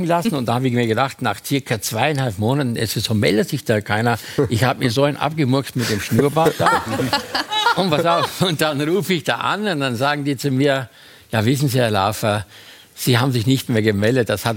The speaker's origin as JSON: {"language": "German", "region": "Styria", "country": "Austria", "moved": "yes", "lives_now": "Berlin, Germany", "said": "Ich bin 1977 nach Berlin. Meine Mutter gab mir, ich komme aus der Steiermark, gab mir 80 D-Mark."}